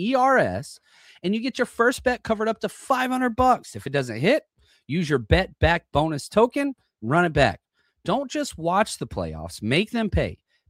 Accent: Texas, United States; I thought I did the pronunciation pretty good. I'm from Texas.

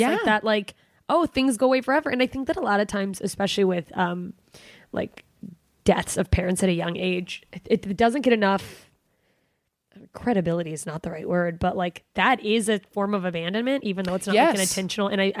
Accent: Alaska, United States; I'm from Alaska.

